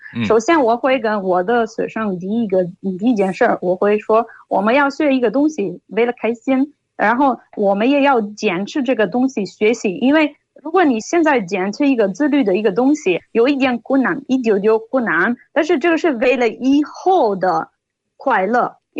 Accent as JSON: {"language": "Chinese", "country": "Italy", "second_language": "Chinese", "said": "来自意大利。"}